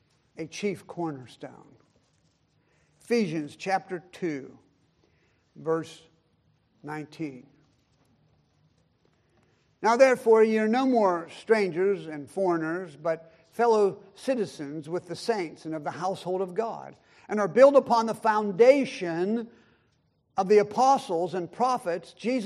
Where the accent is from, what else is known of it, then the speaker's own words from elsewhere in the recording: Pittsburgh, Pennsylvania, United States; I grew up in the Pittsburgh area, and I was told this since I was a kid.